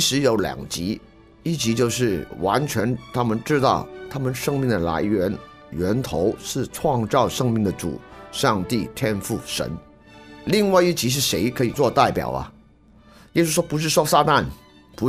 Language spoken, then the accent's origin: Chinese; China; ，我们中国人所谓拜那个